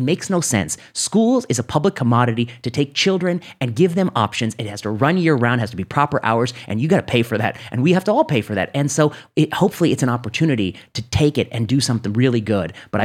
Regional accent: Indiana, United States; you know, I grew up in Northwest Indiana. And so I have, I think, a tremendous affinity for middle America and what it's like in some of these communities.

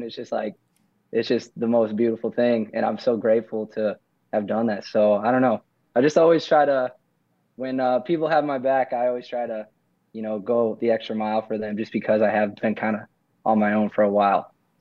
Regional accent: Ohio, United States; Like, I grew up in Ohio, and my dad passed away.

